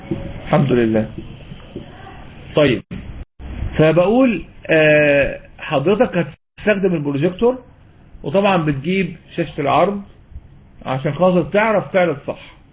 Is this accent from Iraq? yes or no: no; Egypt; في اكتر من كده كلام عملي عندنا في مصر يعني